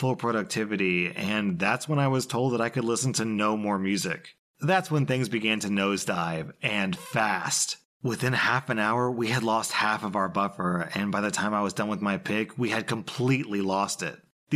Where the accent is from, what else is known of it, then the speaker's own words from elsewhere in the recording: India; I'm from India